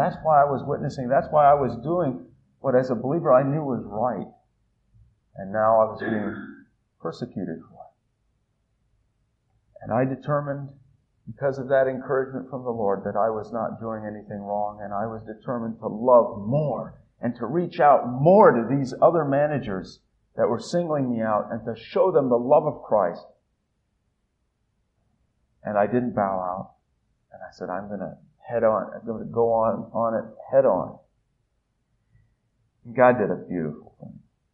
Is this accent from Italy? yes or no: yes; Italy; It's interesting because I'm an MK from Italy, and people say, well, you know Italian, you know the culture, you love it over there. Why aren't you going back there?